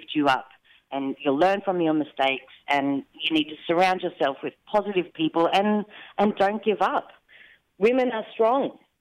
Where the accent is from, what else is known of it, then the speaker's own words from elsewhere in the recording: Queensland, Australia; I'm not from Mount Gambier. I grew up in Queensland.